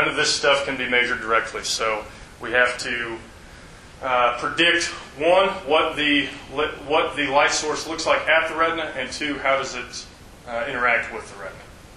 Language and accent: English; Haviland, Kansas, United States; As Nick said, I'm originally from Southwest Kansas, so I'm from Haviland, which probably nobody here has heard of.